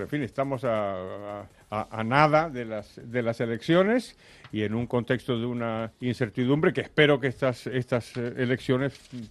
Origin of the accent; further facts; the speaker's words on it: Argentina; Y yo, como soy mayor y soy argentino, he vivido este episodio. He vivido en los años 70.